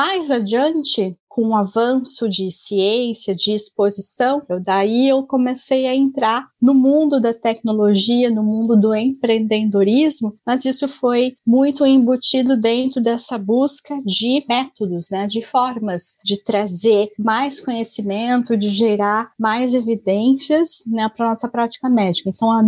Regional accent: Rio Grande do Sul, Brazil; now in São Paulo, Brazil; eu me mudei do Rio Grande do Sul, eu sou gaúcha originalmente, para São Paulo

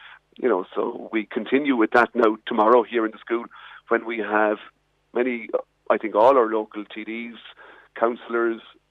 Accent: Munster, Ireland; I came up from West Cork for a year back in early 1990, and I'm still here.

